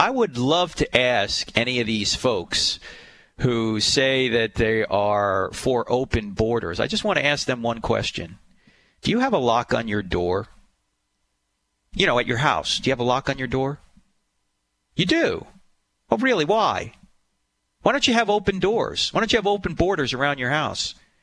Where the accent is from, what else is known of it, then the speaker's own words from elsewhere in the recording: New Jersey, United States; And I'm originally from New Jersey, so WMCA I used to listen to.